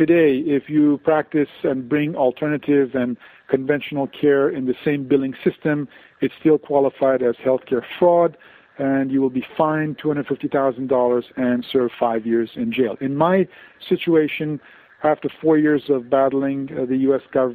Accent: Tehran, Tehran Province, Iran; now in United States; I was born and raised in Tehran, Iran.

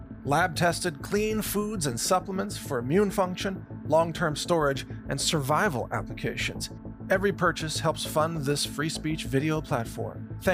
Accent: United States; he agreed to drive on the right side of the road to make me feel more at home as an American.

